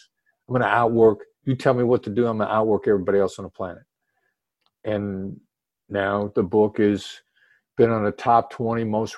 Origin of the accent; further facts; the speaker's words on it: Midwest, United States; And my son and I, you know, we're hard workers from the Midwest.